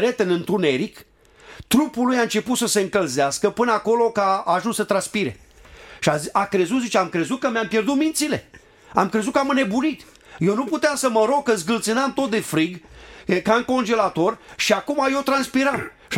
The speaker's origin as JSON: {"language": "Romanian", "town": "Ploiești", "region": "Prahova", "country": "Romania", "said": "că noi suntem din Ploiești"}